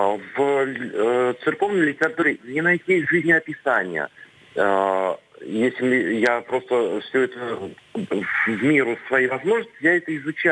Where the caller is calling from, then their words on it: Moscow, Russia; я звоню из Москвы.